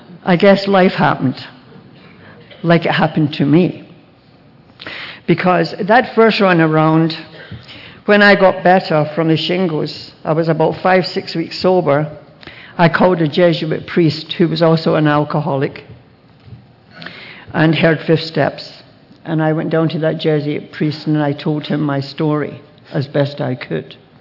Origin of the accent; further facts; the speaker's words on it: Scotland, United Kingdom; born there; I was born in Scotland, and all of our food was rationed.